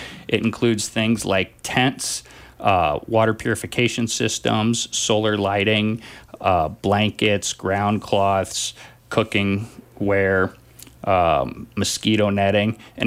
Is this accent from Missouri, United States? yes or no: yes; Missouri, United States; I grew up near St. Louis. The Mississippi River's been a big part of my life growing up